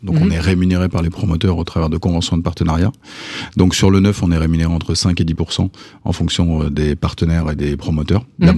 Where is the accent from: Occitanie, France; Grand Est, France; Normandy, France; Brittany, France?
Normandy, France; moi je suis normand